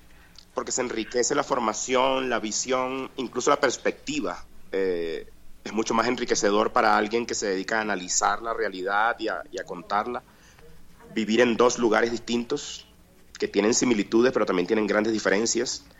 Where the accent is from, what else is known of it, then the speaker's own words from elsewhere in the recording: Colombia; also born or lived in Venezuela; Yo mismo soy un colombiano emigrado que vivió en Venezuela y que hace unos años volvió a su país